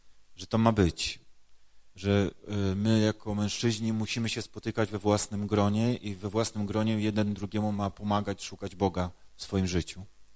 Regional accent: Koszalin, West Pomeranian Voivodeship, Poland; now in Lublin, Poland; Przyjechałem z Lublina, ale jestem z Koszalina, jestem z diecezji koszalińsko-kołobrzeskiej, tylko że pracuję na Kulu od 15 lat.

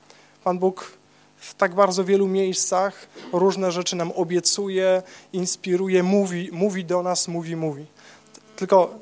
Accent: Kraków, Lesser Poland, Poland; Ja tutaj jestem z Krakowa, mąż i ojciec

